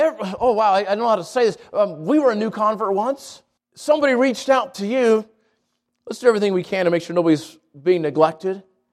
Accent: New Mexico, United States; I grew up in the South Valley.

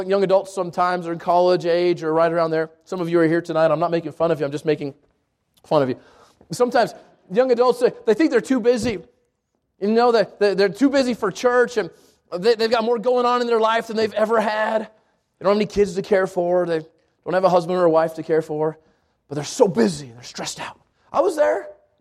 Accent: Albuquerque, New Mexico, United States; and I grew up in the South Valley of Albuquerque, and just kind of slow. It wasn't a really busy pace.

